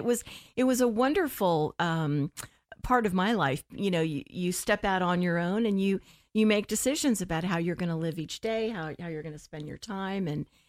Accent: Florida, United States; also born or lived in Ohio; I was born in Ohio. We moved down here from Ohio at a very, very early age. So I actually claim Florida as my

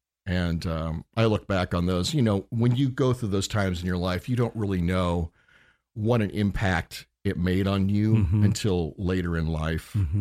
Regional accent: Indiana, United States; They were religious folks, and I grew up in Indiana.

